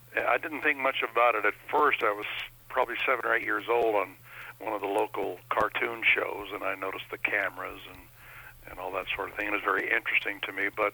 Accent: Portland, Oregon, United States; also born or lived in Omaha; Portland, Oregon, where I grew up. Born in Omaha, but I grew up in Portland, Oregon.

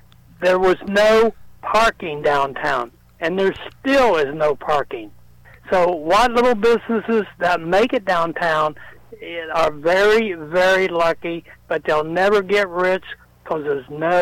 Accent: Marion, United States; The downtown, look, I grew up in Marion.

